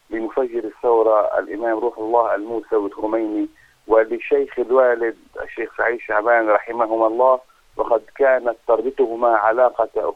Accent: Lebanon; أنا كعربي، أنا كمسلم، أنا كلبناني،

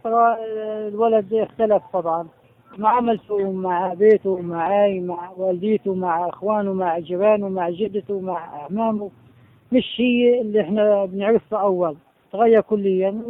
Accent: Gaza, Gaza Strip, Palestine; أراضي جدودي وأراضي أبهاتنا؟ فالطفل اليوم عندنا في غزة

